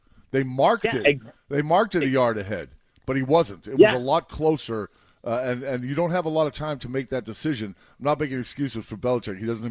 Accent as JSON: {"language": "English", "town": "Boston", "region": "Massachusetts", "country": "United States", "tie": "born or raised there", "said": "Well, it's growing up in Boston, we loved when the Yankees lost."}